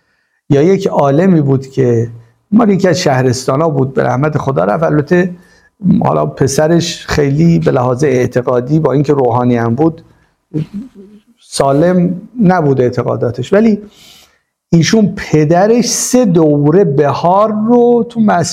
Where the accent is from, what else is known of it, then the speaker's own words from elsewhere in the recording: Iran; ناشر ایرانی، حالا ما ایرانی هستیم، ذوق داریم، خلاقیت داریم